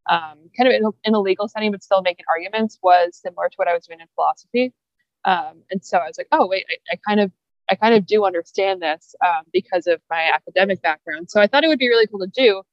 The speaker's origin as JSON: {"language": "English", "town": "Toronto", "region": "Ontario", "country": "Canada", "said": "So I'm from Toronto and I was born in September 93 and the Jays won the World Series in the very start of November 93."}